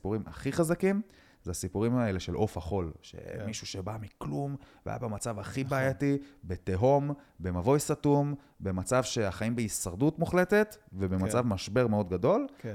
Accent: Netanya, Central District, Israel; אני באתי מנתניה.

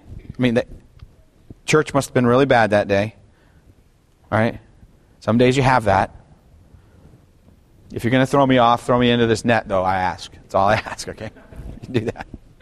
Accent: Toledo, Ohio, United States; I grew up in Toledo, Ohio, and I went to a church that had about 1,800 members.

